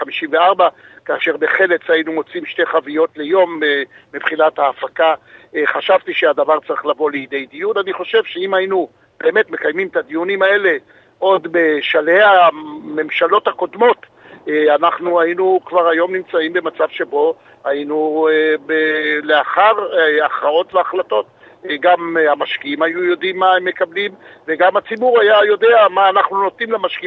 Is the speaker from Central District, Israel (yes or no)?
no; Jerusalem, Jerusalem District, Israel; שאני כירושלמי